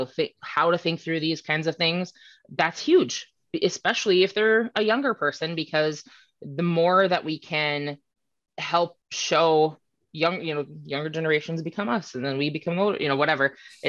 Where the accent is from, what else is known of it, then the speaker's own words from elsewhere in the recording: Prior Lake, Minnesota, United States; I grew up in Prior Lake, Minnesota, in an area that is relatively wealthy compared to, even other areas I've lived in my life.